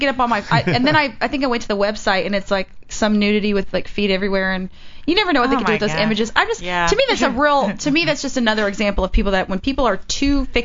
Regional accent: Texas, United States; I was young. I was from Texas. I'm like, people don't fucking walk up to you in Texas.

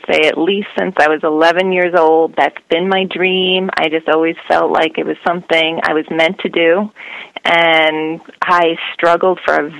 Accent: New York, United States; I grew up in New York, but my grandfather lived in northeastern Pennsylvania

